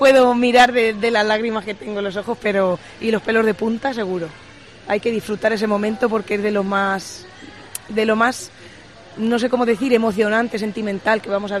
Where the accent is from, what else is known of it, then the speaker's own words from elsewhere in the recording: Albacete, Castilla-La Mancha, Spain; Nos gusta muchísimo la feria, somos de Albacete.